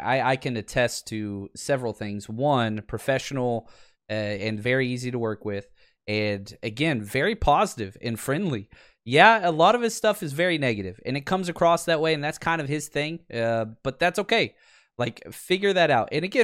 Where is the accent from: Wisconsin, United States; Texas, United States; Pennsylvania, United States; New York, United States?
Texas, United States; Dallas; I'm a Mavs guy, man, born and raised in Dallas.